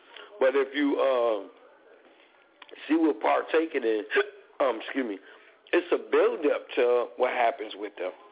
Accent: Connecticut, United States; Actually, I'm from Connecticut, so you know, I'm calling some Connecticut artists, some New York artists

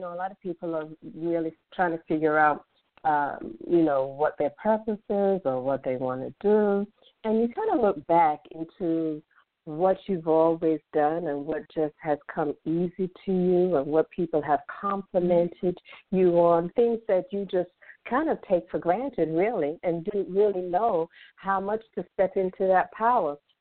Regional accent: Jamaica; also born or lived in New York; now in Atlanta, United States; I'm Jamaican, and I moved to Atlanta. I've been here about 20 years from New York, so I'm an apple turned a peach. I've been a Georgia peach for about 25 years.

